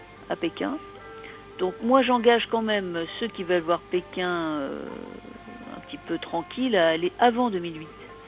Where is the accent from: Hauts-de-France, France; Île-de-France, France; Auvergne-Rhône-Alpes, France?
Hauts-de-France, France; Lille; quand on arrive, on dit voilà, nous sommes de Lille